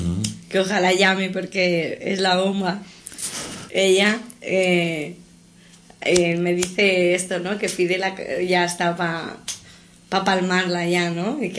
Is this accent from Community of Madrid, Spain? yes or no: no; Andalusia, Spain; yo nací aquí pero me crié en Andalucía toda la vida.